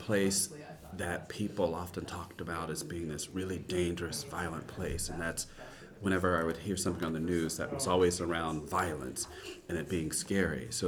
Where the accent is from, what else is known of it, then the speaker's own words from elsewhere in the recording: Florida, United States; And where I grew up in the Florida Panhandle, that's unheard of. And people back home thought that I was making that up.